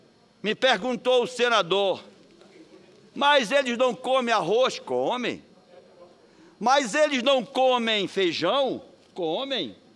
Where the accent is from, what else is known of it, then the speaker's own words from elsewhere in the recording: Pará, Brazil; Eu sou caboclo lá do Marajó. Nasci no Marajó. Me criei no Marajó.